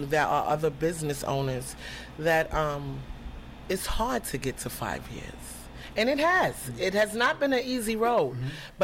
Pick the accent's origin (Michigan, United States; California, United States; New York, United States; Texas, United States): New York, United States; New York City; born there; And I was born in Harlem, Manhattan, and the saying in Harlem is, no sleep, get money.